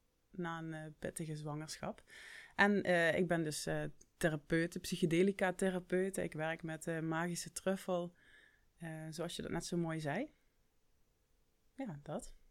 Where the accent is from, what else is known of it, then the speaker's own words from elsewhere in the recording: Brunssum, Limburg, Netherlands; Ik ben een Brunsums meidje. Geboren en getogen in Brunsum, Zuid-Limburg. En woon nog steeds hier. In de buurt.